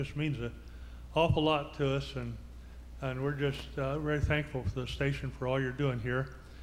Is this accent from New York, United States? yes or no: no; Nicholasville, Kentucky, United States; this is my wife, Sharon. We're from Nicholasville, Kentucky